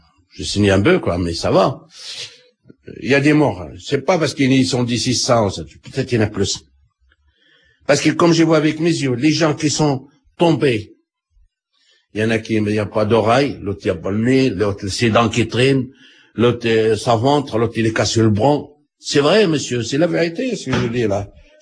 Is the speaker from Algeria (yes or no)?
yes; Algeria; J'ai dit, non, je suis algérien.